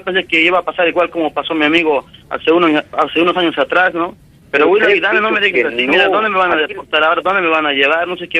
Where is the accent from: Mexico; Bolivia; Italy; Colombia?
Bolivia; now in Spain; en mi país, en Bolivia, ¿vale? Y ha radicado muchos años en Argentina y yo he radicado muchos años en España.